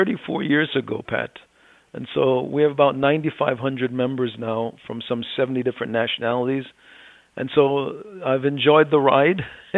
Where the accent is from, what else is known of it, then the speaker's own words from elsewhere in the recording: Jamaica; born there; because I was born in Jamaica and it was colonized by the British